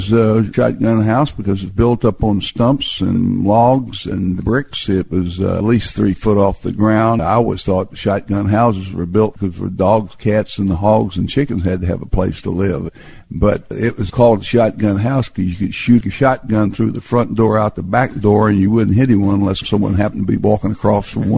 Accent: Crossett, Arkansas, United States; born there; I was born in Crossett, Arkansas. It's a small textile paper products community. It's located in the piney woods of South Arkansas.

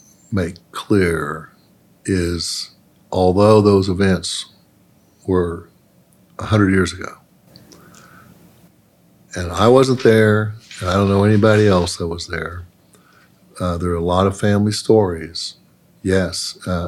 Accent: Tulsa, Oklahoma, United States; But gosh, I was raised in Tulsa, 60 miles from here, and I didn't hear about it.

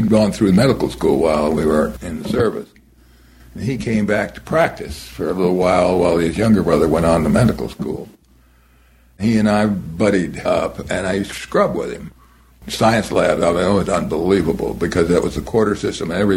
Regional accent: Illinois, United States; And then I got out and went to Illinois Wesleyan University in my hometown, pre-med, because I wanted to do something useful.

